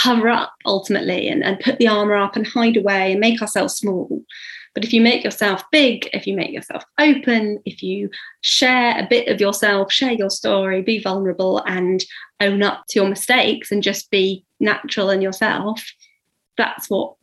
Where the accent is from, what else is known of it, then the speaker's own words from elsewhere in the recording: United Kingdom; Yes, we're British and we're always talking about the weather